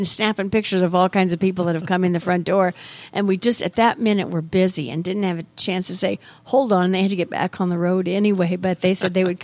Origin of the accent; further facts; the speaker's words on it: Vandalia, Illinois, United States; they grew up in my hometown of Vandalia, Illinois. They graduated in 1970. I graduated in 73.